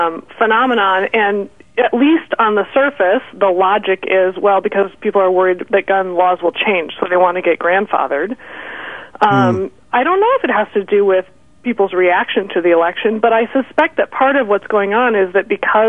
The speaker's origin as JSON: {"language": "English", "region": "Nebraska", "country": "United States", "tie": "born or raised there", "said": "You know, I grew up in Nebraska, which is one of the reddest states in the country, and, you know, my parents can't believe how I've gone down the tubes."}